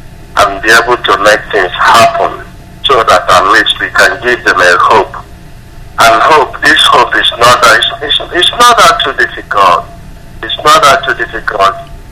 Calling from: Australia; I'm coming from Australia.

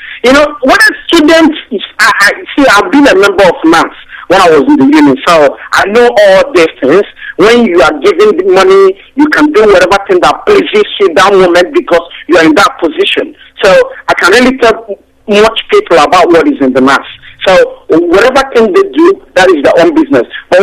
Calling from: London, United Kingdom; I'm coming from London.

